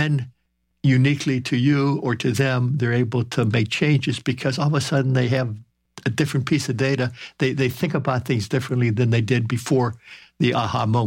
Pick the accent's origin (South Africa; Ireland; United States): United States; Midwest; I grew up in the Midwest where grandmothers used to like to feed their grandsons